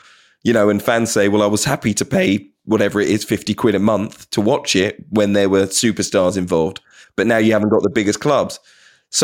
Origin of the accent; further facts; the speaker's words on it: London, United Kingdom; Well, thankfully, I grew up near Queen's Park Rangers, Matt.